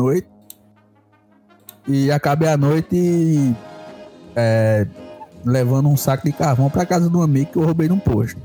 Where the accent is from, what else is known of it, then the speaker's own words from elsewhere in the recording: Juazeiro, Bahia, Brazil; Porque eu bebi lá na minha cidade, bebi no Juazeiro.